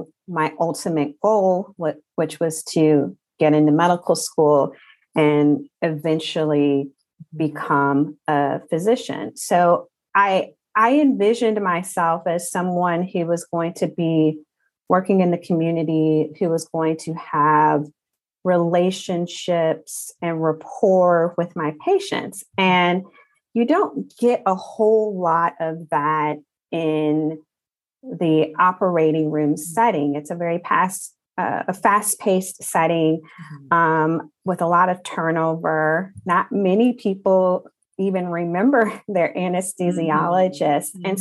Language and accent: English; Chicago, Illinois, United States; So I'm from the Chicago area originally.